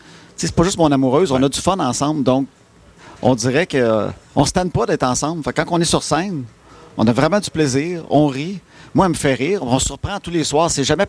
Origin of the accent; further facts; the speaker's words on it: Trois-Rivières, Quebec, Canada; Puis je viens de Trois-Rivières, je connaissais rien là-dedans